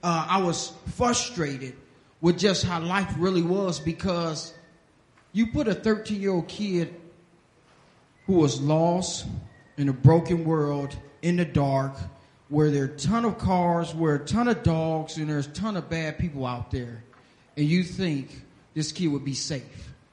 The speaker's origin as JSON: {"language": "English", "town": "Cleveland", "region": "Ohio", "country": "United States", "said": "from Cleveland, Ohio."}